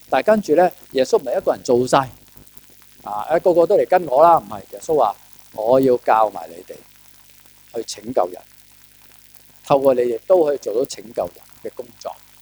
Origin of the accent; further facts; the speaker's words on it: China; 我哋中國人有句説話啦